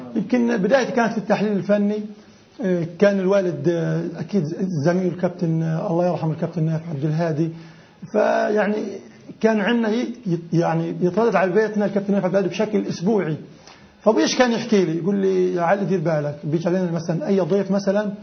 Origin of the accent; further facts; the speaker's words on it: Gaza Strip, Palestine; فبقول لك لقيت كرة القدم عندنا في غزة